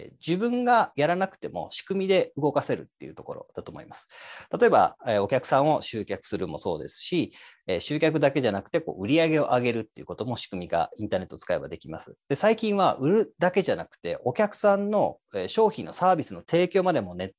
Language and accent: Japanese; Kyoto, Japan; born there; now in Osaka, Japan; 京都で生まれまして、現在大阪に住んでおりまして、妻と4人の子供と6人で生活しております。